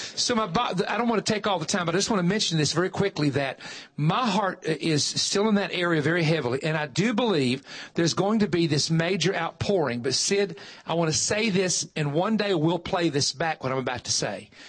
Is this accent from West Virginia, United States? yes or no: yes; West Virginia, United States; because I am from West Virginia, was the past 8 years, the regulations on the coal mines were so bad that they shut them all down.